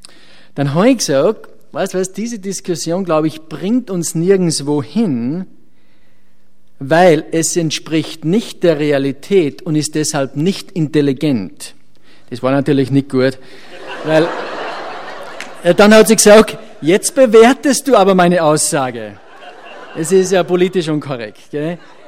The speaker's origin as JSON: {"language": "German", "country": "Austria"}